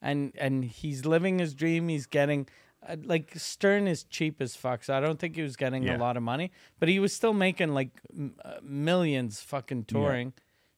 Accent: Montreal, Quebec, Canada; Because I was like, I'm from Montreal.

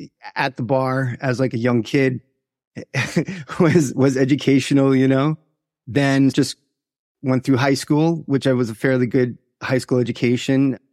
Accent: Long Island, New York, United States; I was born in Long Island, New York, and was raised by two Irish immigrants who came to New York and opened bars. So I was raised in a bar family.

